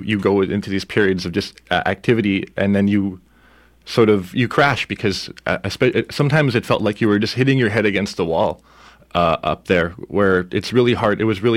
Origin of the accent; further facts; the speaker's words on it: Alberta, Canada; now in Portland, United States; Yeah, I've been in Portland for 2 years. I was born and raised in northern Alberta. I grew up on Beaver Lake Cree Nation. It's northeast of Edmonton, sort of halfway between Edmonton and Fort McMurray. Uh-huh. Moved here 2 years ago